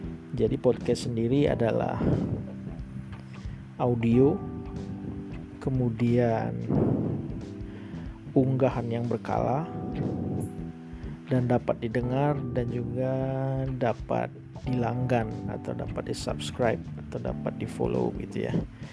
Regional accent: Palembang, South Sumatra, Indonesia; tepatnya saya dari kota Palembang, Sumatera Selatan.

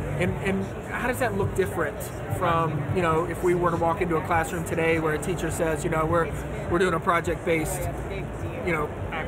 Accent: Dallas, Texas, United States; I grew up out in Dallas, Texas, and I'm in the process of maybe planning a trip

